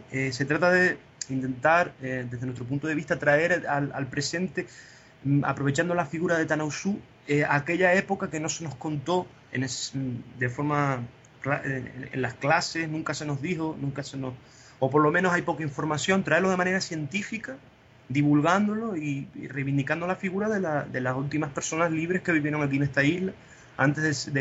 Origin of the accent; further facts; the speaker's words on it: El Paso, Canary Islands, Spain; Son de aquí de mi pueblo, El Paso, que también están todos invitados a venir